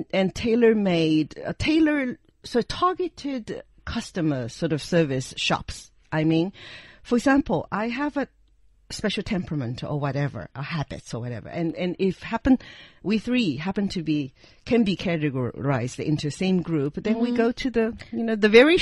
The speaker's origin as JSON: {"language": "English", "region": "Shanghai", "country": "China", "tie": "born or raised there", "said": "I recall my childhood. I came from Shanghai, and then we used to have the community local shops where I can buy candies"}